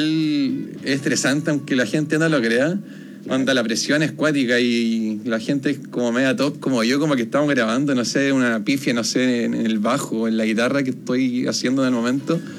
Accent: Machalí, O'Higgins, Chile; also born or lived in Rancagua; yo soy de la sexta región, de Machalí.

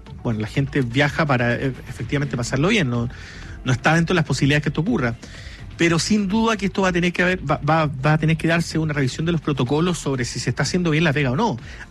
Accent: Magallanes, Chile; Yo conozco el parque, he ido muchas veces, soy magallánico

